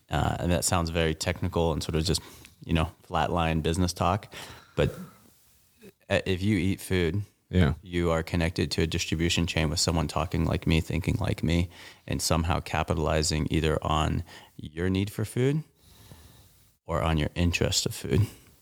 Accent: Montana, United States; it's quite a migration for a Jewish Mexican kid growing up in Southwest Montana to have someone reflect that back.

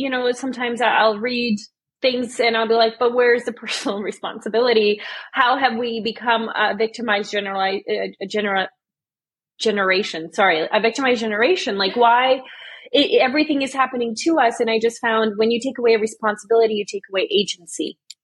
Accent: Canada; most people didn't even know I was Serbian. Everyone assumed I was American, and actually I'm Serbian Canadian. I'm not even American

